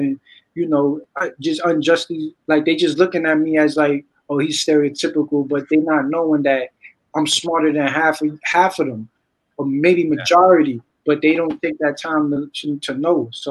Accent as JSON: {"language": "English", "town": "Bronx", "region": "New York", "country": "United States", "tie": "born or raised there", "said": "I'm from the Bronx. So the Bronx, you know, you're around that 24/7, the creator of hip hop."}